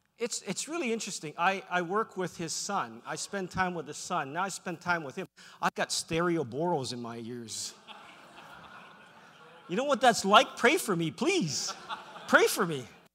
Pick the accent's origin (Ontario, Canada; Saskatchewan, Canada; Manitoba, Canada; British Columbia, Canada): British Columbia, Canada; Vancouver; when I was young, growing up in Vancouver, I used to get beat up for being Chinese.